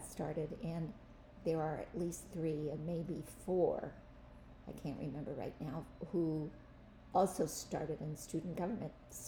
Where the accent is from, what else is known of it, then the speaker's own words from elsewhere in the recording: Youngstown, Ohio, United States; born there; now in Sheboygan, United States; Well, I was born in Youngstown, Ohio, and went to school, undergrad school in Madison, Wisconsin.